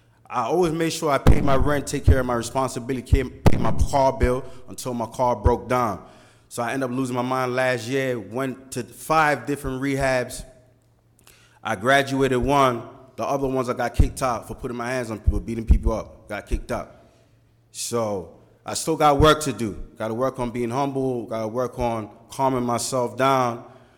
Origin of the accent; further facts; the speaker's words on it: London, United Kingdom; And this was in London. I grew up in London.